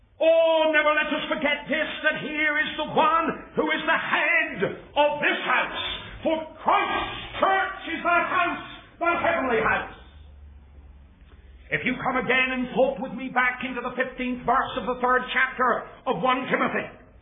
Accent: England, United Kingdom; now in Australia; I said, well, I come from England.

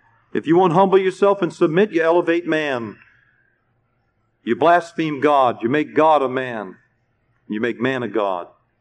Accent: United States; Now, I'm an American. Don't get me wrong. I enjoy living in America.

